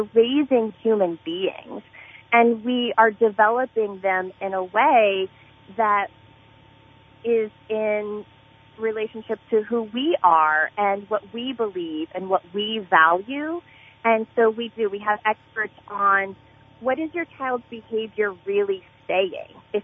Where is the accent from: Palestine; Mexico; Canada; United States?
United States; Litchfield, Illinois; Oh, my goodness. I love, you know, Litchfield is my hometown, and it will always be my hometown. I did K through 8 at Zion, and I appreciate them so, so much.